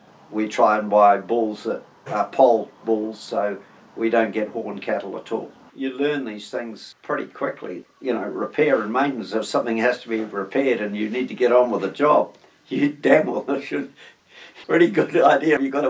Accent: Mangatarata, Waikato, New Zealand; I would walk a mob of cows and calves from my hometown farm at Mangatarata all the way into the Wapakariao sale yards

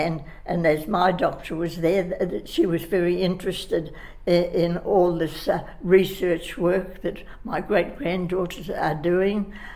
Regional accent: Taihape, Manawatū-Whanganui, New Zealand; born there; I stayed with my mother stayed with her parents, and I was born in Taihape.

